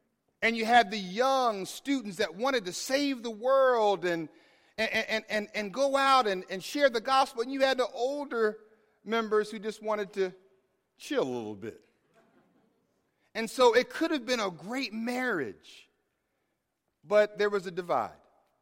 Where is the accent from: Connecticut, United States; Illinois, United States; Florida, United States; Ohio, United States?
Florida, United States; Tallahassee; growing up in Tallahassee, as an African-American teenager, I didn't even think about dating someone who wasn't black.